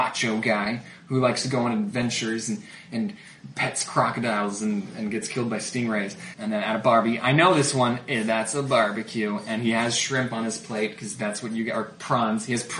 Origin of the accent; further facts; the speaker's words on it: Arizona, United States; I'm from Arizona. I'm like, oh, yeah, it's going to be hot in the winter.